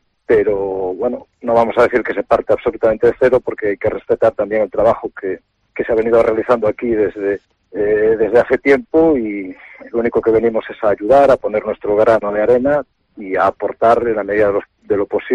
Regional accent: Spain; lo que somos los entrenados españoles

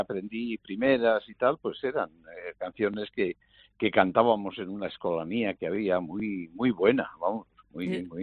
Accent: Zamora, Castile and León, Spain; born there; also born or lived in Valladolid; nací en Zamora por voluntad de mis padres y porque estaban viviendo allí, pero luego, pues, donde nací un poco a la vida ha sido en Valladolid

